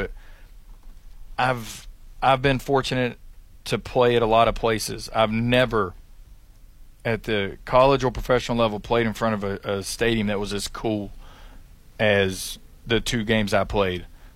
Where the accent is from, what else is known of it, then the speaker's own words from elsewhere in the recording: Asheville, North Carolina, United States; growing up in Asheville and going to Irwin